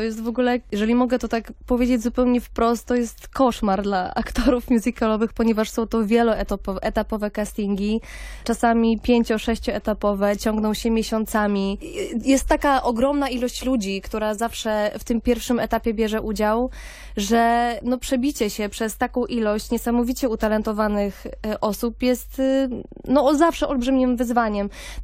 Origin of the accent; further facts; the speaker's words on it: Lublin, Lublin Voivodeship, Poland; Tak, to znaczy ja pochodzę z Lublina, tam się kształciłam.